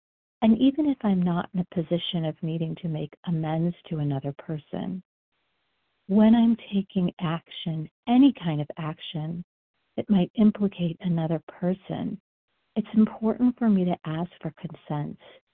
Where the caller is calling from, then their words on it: Colorado, United States; I am calling from Colorado.